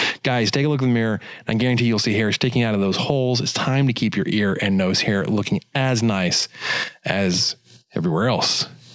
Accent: Dallas, Texas, United States; I was one.

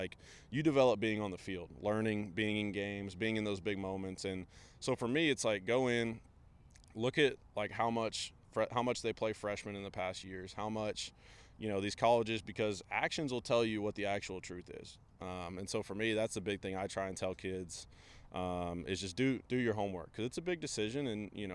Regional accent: Arkansas, United States; one of them near my hometown, which is a question I get a lot, is how I got out of the state of Arkansas.

